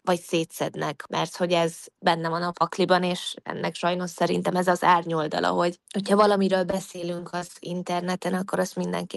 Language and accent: Hungarian; Vojvodina, Serbia; accent: Délvidék Hungarian; Délvidéki magyarként én így beszélek. Persze folyamatosan művelem, és művelni kell a beszédünket, de jó érzés, hogy ide születtem, így beszéltek, ahogy most.